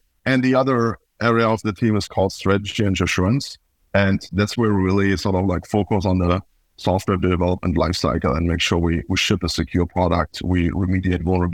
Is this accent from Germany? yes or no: yes; Germany; now in United States; I've been in the Bay Area for about 11 years now. I'm originally from Germany.